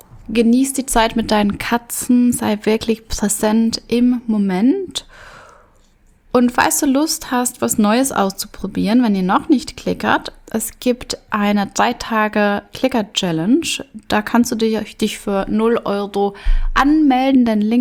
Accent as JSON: {"language": "German", "country": "Switzerland", "said": "wir hatten bei uns in der Schweiz eine alte Frau"}